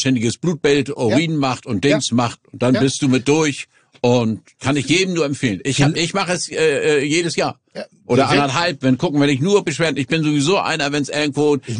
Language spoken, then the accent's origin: German; Stade, Lower Saxony, Germany; born there; In Stade.